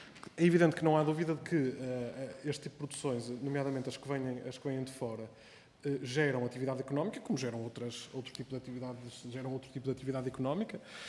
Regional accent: Porto, Portugal; Digo eu sou do Porto, portanto falo aqui muito à vontade

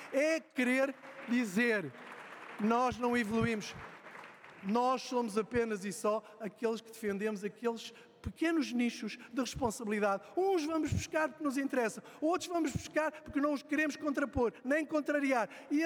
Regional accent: Portugal; Todos aqui somos portugueses

